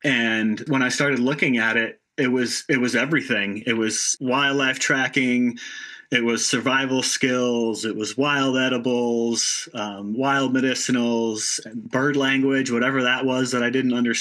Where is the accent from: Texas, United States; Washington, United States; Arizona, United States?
Washington, United States; I grew up in Washington State, down near Mount Tahoma, Mount Rainier, on the Nisqually River.